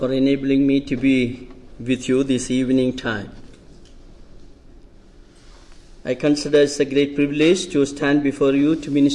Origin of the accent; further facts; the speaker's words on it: India; I'm coming from India. For the first time, I'm visiting this US. And probably this is my first sermon addressing to a non-Indian gathering. I always address to my Indian gatherings.